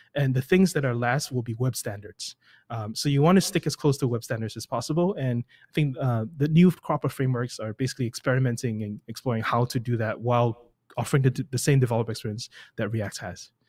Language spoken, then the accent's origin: English; Singapore; first language English; So Singapore, you know, I come from Singapore. I don't come from the US. Out of all the Southeast Asian countries, Singapore intentionally decided to make everybody learn English and speak it as a first language.